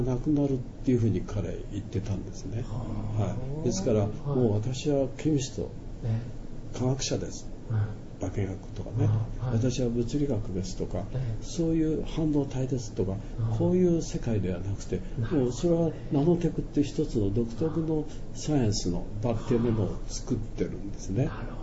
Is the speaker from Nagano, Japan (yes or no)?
yes; Nagano, Japan; やっぱりその私は弟長野出身で、まあ、田舎人 のまさに原風景みたいなところがありましてね